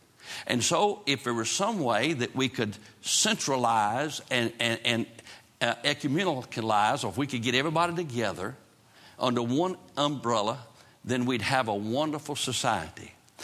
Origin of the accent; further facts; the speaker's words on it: North Carolina, United States; I'm glad I was born in North Carolina. I'm glad I'm a Tar Heel. I'm glad that I am an American.